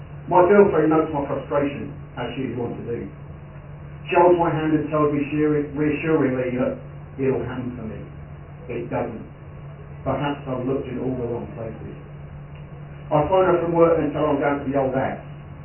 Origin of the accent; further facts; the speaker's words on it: London, United Kingdom; accent: East London; Obviously, given accent, I'm from East London, and this is about West London